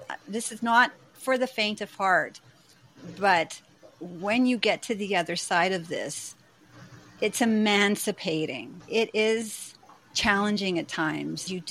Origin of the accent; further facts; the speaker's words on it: Canada; I'm Canadian and I don't like to brag